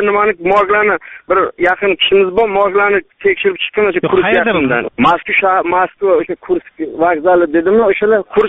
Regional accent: Fazli, Qashqadaryo Region, Uzbekistan; Men Qashqadaryodan, Kasbi tumanidan, Fazli qishlog'idan

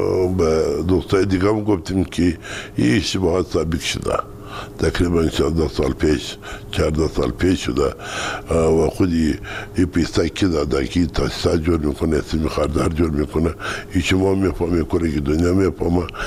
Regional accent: Kandahar, Afghanistan; ما از کندهار هستیم.

